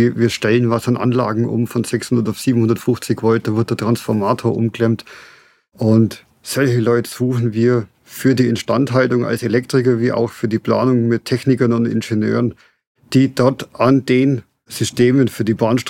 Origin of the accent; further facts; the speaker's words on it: Bavaria, Germany; ursprünglich aus dem Augsburger Raum, habe ein Studium durchgeführt in Kempten im Allgäu, ja. Elektrotechnik. Und dann hat es mich nach Franken verschlagen